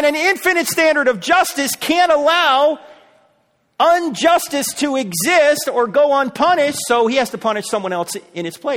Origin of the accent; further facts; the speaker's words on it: New Jersey, United States; Look, I'm from New Jersey